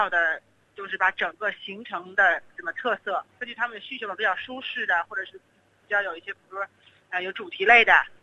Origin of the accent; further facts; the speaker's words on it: Melbourne, Victoria, Australia; also born or lived in Beijing; 我是在墨尔本出生，然后呢在北京长到七岁嘛，后来一直回墨尔本就是学习生活。